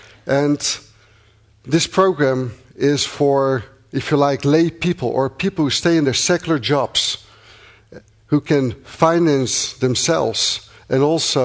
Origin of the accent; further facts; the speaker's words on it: Netherlands; English is a second language; now in France; As you can hear, I have an accent. I'm originally from the Netherlands.